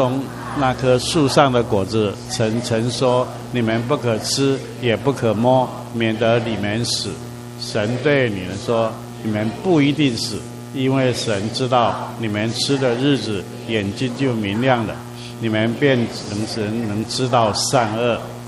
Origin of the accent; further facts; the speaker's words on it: China; 在我们中国人的节日当中，中秋节的意义是什么？